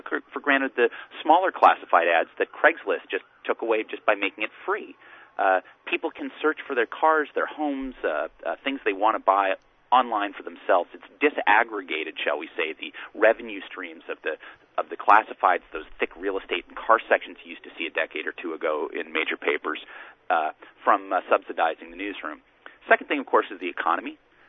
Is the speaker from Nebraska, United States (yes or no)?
no; California, United States; I'm from Southern California. I used to rely on my mom and dad sending me clippings about the Angels